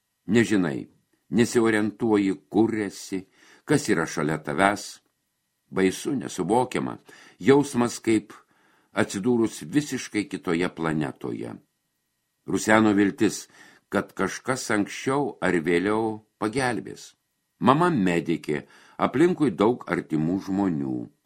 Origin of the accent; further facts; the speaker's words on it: Kybartai, Marijampolė County, Lithuania; Užaugau Kyvartuose, čia baigiau vidurinę mokyklą.